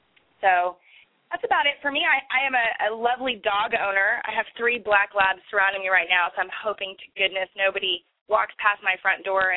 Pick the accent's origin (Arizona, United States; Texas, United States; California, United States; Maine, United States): Texas, United States; San Antonio; Well, growing up in San Antonio in the Austin area, there's a ton of live music and a lot of indie musicians